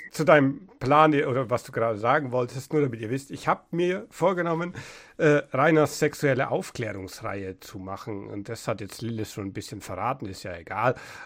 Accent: Bavaria, Germany; ich bin Oberfranke. In Oberfranken gibt es das Wort gar nicht.

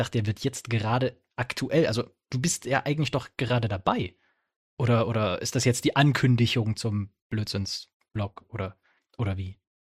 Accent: Saxony, Germany; accent: Upper Saxon; Und dann sag ich, nee, ich spreche kein Sächsisch. Das ist nämlich Obersächsisch.

